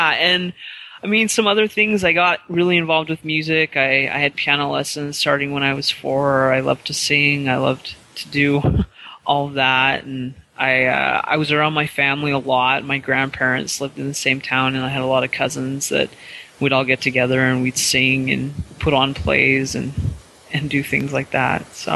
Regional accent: Bakersfield, California, United States; Yeah, I'm from California, Bakersfield, California. I grew up here. I went to BYU. I was an MTC teacher.

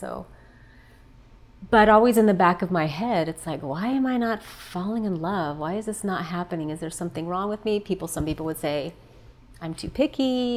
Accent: Caldwell, Idaho, United States; Well, I grew up basically in Caldwell, which is about 35 minutes west of Boise. So it's a smaller town. Grew up there. I loved it.

